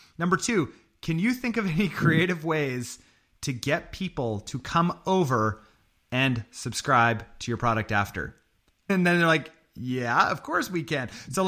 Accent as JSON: {"language": "English", "country": "Canada", "said": "so as a Canadian, right, you look down at the States"}